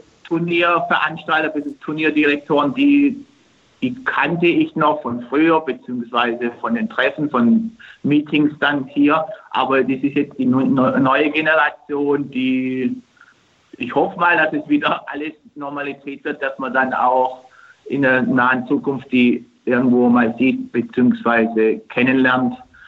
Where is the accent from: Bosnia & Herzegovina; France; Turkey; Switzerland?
Turkey; Istanbul; Gerade in meiner Heimat unten, ich glaube jetzt mal, in Istanbul